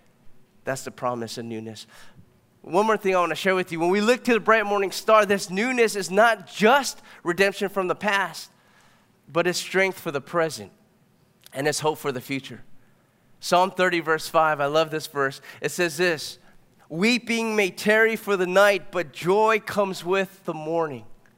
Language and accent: English; Torrance, California, United States; I had a childhood friend who we grew up together here in Torrance